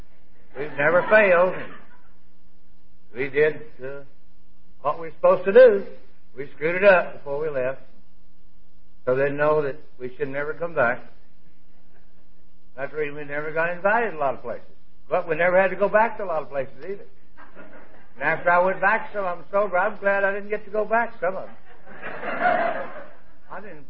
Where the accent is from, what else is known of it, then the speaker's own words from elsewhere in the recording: Texas, United States; I was raised in Texas. We have dry counties where they don't believe in anything.